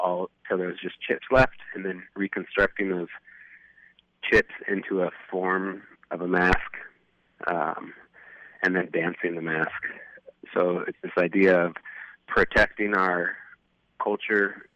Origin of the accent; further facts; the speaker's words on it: Juneau, Alaska, United States; I haven't been out to visit any of my Unangan family or even the land out there. I was raised here.